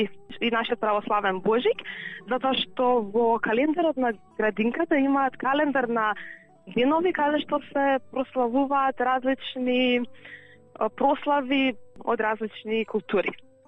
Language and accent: Macedonian; Skopje, North Macedonia; moved away as an adult; also born or lived in Melbourne; now in Adelaide, Australia; Така, јас сум по потекло од Скопје, родена и израсната, образована. Дојдена сум во Австралија во 2014 година, пред први живеа во Мелбурн, после пред 3,5 години се пресели во Аделаид.